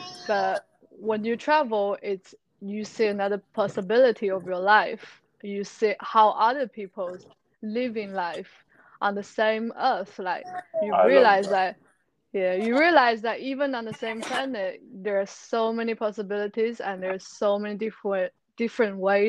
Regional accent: China; English is a second language; moved away as an adult; now in United Kingdom; I'm originally from China, and I came to UK 5 years ago for my undergraduate study.

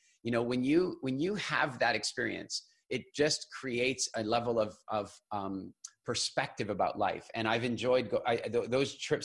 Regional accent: South Africa; born there; as we mentioned earlier, I was born in South Africa.

